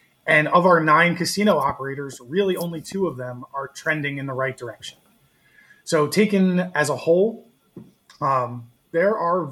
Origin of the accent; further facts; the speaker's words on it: New Jersey, United States; I am from New Jersey, and I write for a little website called playnj.com